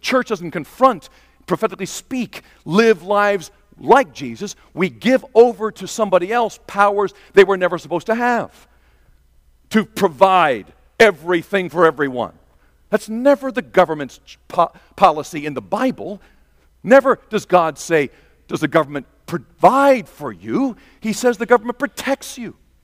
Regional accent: Taiwan; I grew up in Taiwan, where millions of Chinese had to run for their lives from mainland China under Mao's glorious revolution.

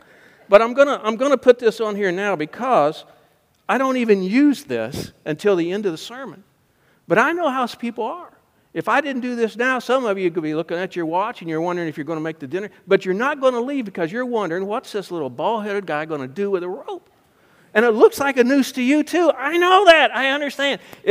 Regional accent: St. Charles, Missouri, United States; now in Fort Worth, United States; So I live in Fort Worth, Texas. I grew up in St. Charles, Missouri.

